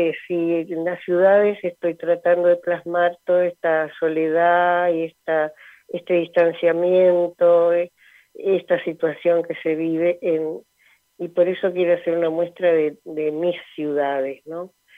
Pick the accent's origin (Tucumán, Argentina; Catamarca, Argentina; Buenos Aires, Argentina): Buenos Aires, Argentina; Soy una porteña y de Boedo, para colmo, lo cual no es ningún elogio, pero aquí estoy afincada